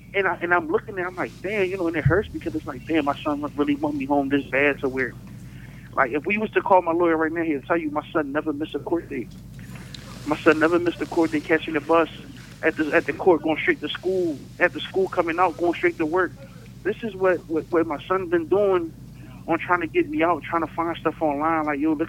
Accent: Philadelphia, Pennsylvania, United States; North Philly, right? I had a good childhood, man, to be honest.

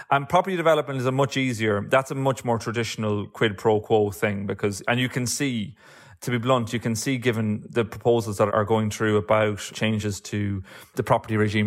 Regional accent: Ireland; accent: Irish; as you can tell from my accent, I'm Irish and I grew up in a climate where we had a hell of a lot of funding scandals and political scandals.

